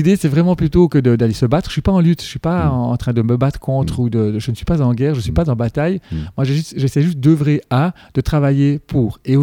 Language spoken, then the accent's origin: French; Switzerland; en Suisse, par exemple, du fait que je viens de la Suisse